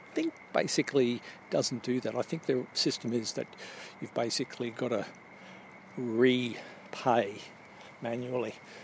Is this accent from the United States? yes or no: no; Australia; I'm Australian